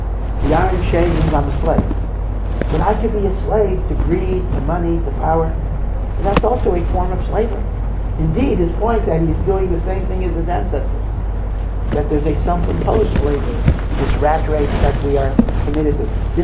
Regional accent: Hartford, Connecticut, United States; so I come from Hartford, Connecticut, and in those days, although not necessarily anymore, Hartford was known as the insurance capital of the world.

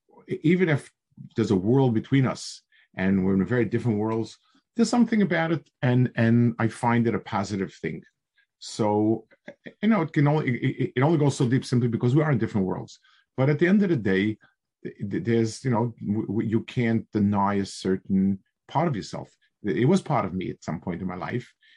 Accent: New York City, New York, United States; I grew up on the Lower East Side, which I don't know if you people, maybe in ancient history, learned about it, but it was a fascinating world.

